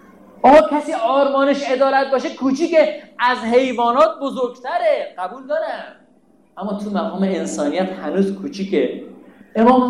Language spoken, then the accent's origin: Persian; Hamadan, Iran; من این دفعه رفته بودم همین همدان، ما همدانی هستیم، همدان رفته بودم